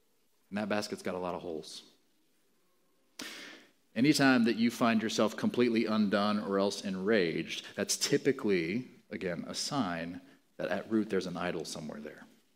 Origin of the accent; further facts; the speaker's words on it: Mozambique; now in United States; One of the beautiful things I love about being an American, because I grew up in Mozambique, where democracy is kind of, it's just a show in large part.